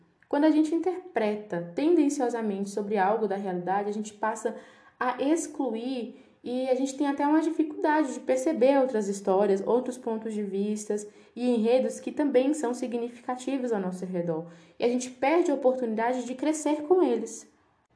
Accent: Bahia, Brazil; eu sou da Bahia. E quando eu cheguei em Rio Preto para fazer faculdade, em São Paulo

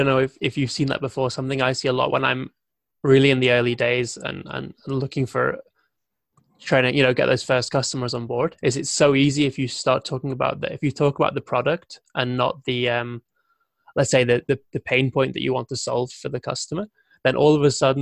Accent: United Kingdom; Okay. Well, I'm obviously, being British, every conversation starts off with me saying sorry.

